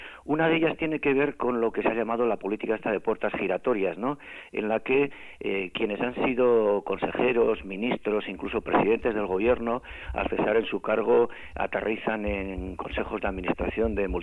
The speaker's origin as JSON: {"language": "Spanish", "region": "Navarre", "country": "Spain", "said": "Aquí, por ejemplo, de donde yo vengo, ¿no?, en Navarra"}